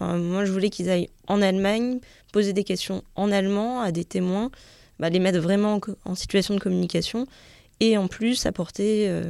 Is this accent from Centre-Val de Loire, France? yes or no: yes; Blois, Centre-Val de Loire, France; Je viens de Blois